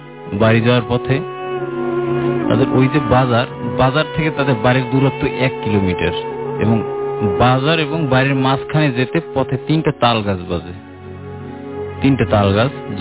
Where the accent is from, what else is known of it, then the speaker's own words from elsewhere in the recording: Patuakhali, Barisal Division, Bangladesh; now in Dhaka, Bangladesh; আসছি উত্তর বাড্ডা থেকে, আমার দেশে বাড়ি বরিশাল বিভাগ পটুয়াখালী জেলা।